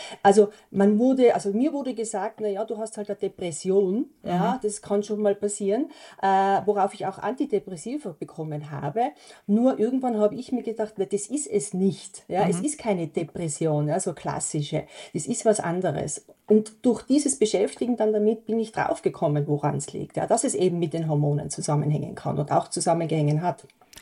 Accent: Austria; Das ist also ein Modell, das es bei uns in Österreich so noch nicht gibt.

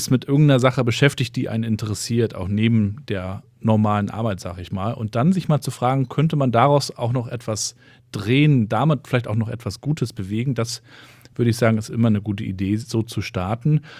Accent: Rostock, Mecklenburg-Vorpommern, Germany; Ich bin ja in Rostock in Warnemünde aufgewachsen

